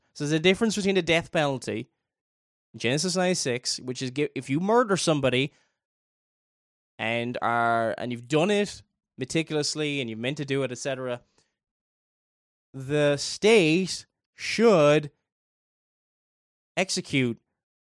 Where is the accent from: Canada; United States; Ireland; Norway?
Ireland; By the way, I'm not American. I'm Irish. I live near the border with Northern Ireland.